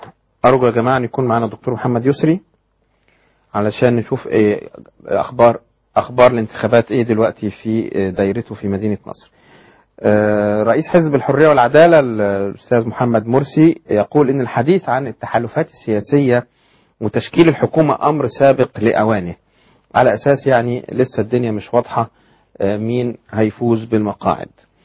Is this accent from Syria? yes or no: no; Egypt; أن احنا نحترم بعض كمصريين